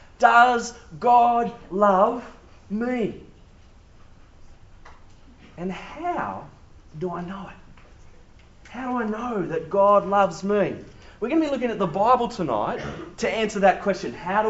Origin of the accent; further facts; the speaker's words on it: New South Wales, Australia; I come from the Central Coast, so lots of people are part of the subculture of surfing.